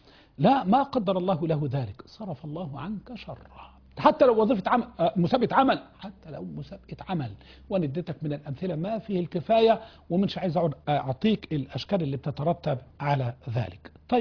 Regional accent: Egypt; انت عارف احنا مصريين بنحب نتفرج يعني

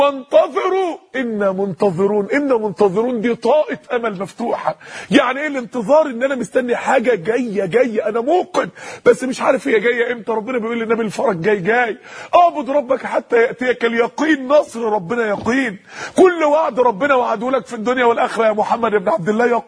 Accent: Mansoura, Dakahlia, Egypt; كان بيقولوا لي لو دخلت مسجد معين عندنا في المنصوره

